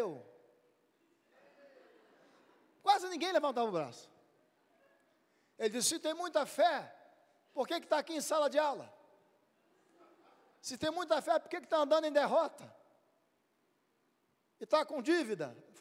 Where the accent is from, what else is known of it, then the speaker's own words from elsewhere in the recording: Natal, Rio Grande do Norte, Brazil; eu vim de Natal, do Rio Grande do Norte para cá.